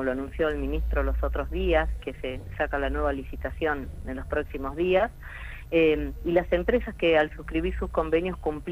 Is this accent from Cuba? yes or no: no; Argentina; tenemos un recurso humano como argentinos